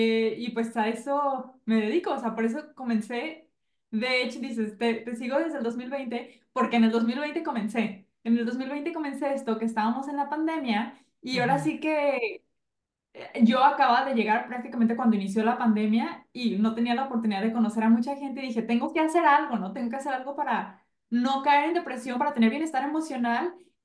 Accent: Guadalajara, Jalisco, Mexico; now in Vancouver, Canada; soy mexicana, entonces por eso México, Canadá, Estados Unidos, donde sea.

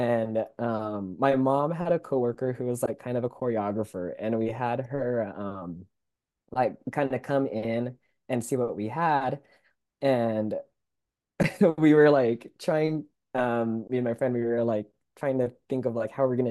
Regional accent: California, United States; I did. I was born and raised down here. I moved up to Long Beach for college

